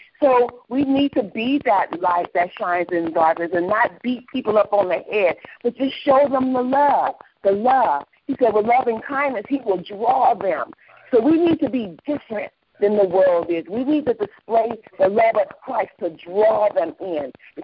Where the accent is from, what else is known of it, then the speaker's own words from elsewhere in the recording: Oakland, California, United States; Growing up in East Oakland, you've seen people on the corners everywhere preaching the gospel.